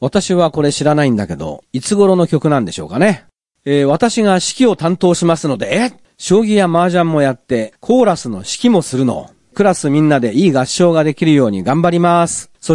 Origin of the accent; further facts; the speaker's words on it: Chiba, Japan; born there; まあ私の生まれは千葉ですけども、多分東京圏ではそうだったと思うんですけどね。